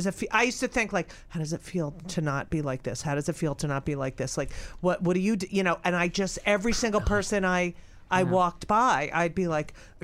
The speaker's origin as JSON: {"language": "English", "region": "New Jersey", "country": "United States", "tie": "born or raised there", "said": "you know, I grew up in New Jersey."}